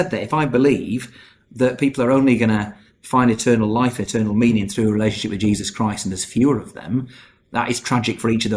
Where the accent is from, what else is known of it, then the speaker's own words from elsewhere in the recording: United Kingdom; well, I'm British